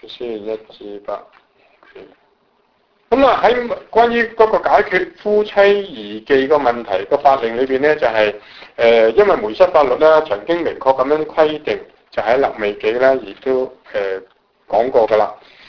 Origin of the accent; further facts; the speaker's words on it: China; 其实这个这样的现象呢好像跟我们中国人差不多啦